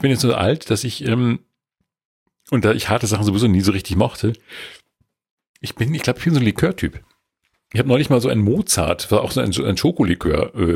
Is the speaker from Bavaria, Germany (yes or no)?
yes; Bavaria, Germany; Ich bin eine Bayerin. Servus, miteinander.